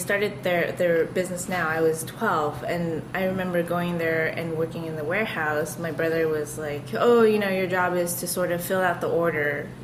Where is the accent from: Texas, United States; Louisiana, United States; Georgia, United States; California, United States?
California, United States; Los Angeles; Growing up in Los Angeles.